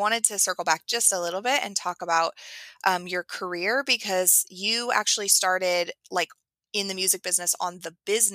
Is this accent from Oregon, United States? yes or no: yes; Oregon, United States; now in Tucson, United States; so I'm from Oregon originally. I live in Tucson, Arizona now